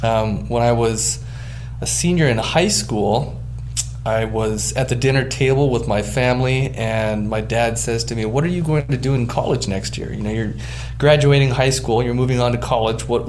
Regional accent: Hawaii, United States; I grew up in Hawaii surfing, and Pipeline is a very famous beach on the north shore of Oahu.

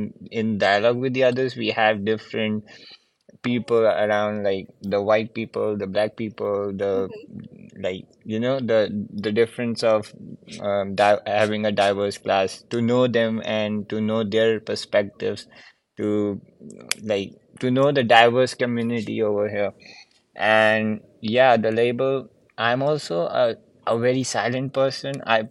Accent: Karachi, Sindh, Pakistan; now in United States; I'm from Karachi, which is in Pakistan. It's a big city. And it's also like known as the industrial hub of Pakistan.

